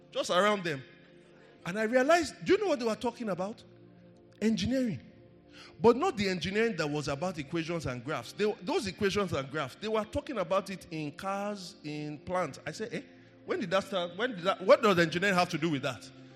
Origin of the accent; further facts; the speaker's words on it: Nigeria; English is a second language; I paid higher fees because I was from Nigeria.